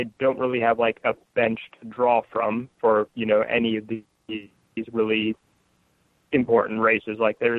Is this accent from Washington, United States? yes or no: yes; Seattle, Washington, United States; I'm from Seattle.